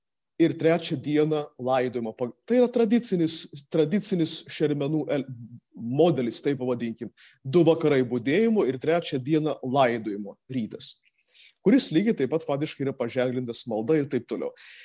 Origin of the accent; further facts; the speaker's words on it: Samogitia, Lithuania; Netgi mes žemaičiai jau fiksuojam tą